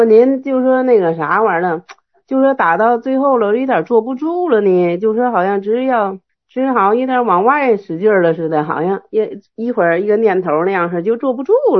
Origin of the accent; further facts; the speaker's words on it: Shanhaiguan, Hebei, China; 我老家山海关的。